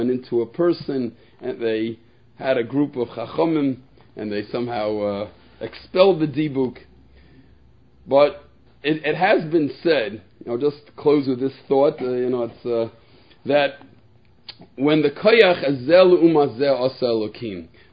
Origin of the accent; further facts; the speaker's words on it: United States; we grew up in America where you should know the approach of the Rambam